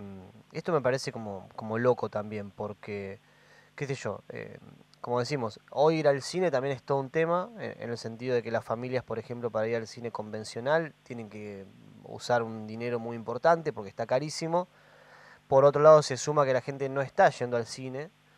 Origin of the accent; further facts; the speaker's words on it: La Plata, Buenos Aires Province, Argentina; soy platense